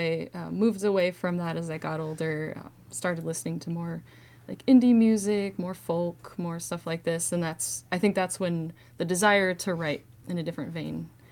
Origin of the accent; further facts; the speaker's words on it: Rapid City, South Dakota, United States; also born or lived in Wyoming / Oregon; I didn't really start writing music until I moved away from Rapid City back in 2013. I moved for some different relationships and stuff, lived in Wyoming and Oregon, and then moved back here in 2019. But I'm from the Black Hills.